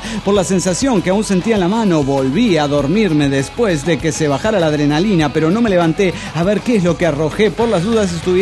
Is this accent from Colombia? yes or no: no; Desaguadero, La Paz, Bolivia; de Desaguadero, Bolivia.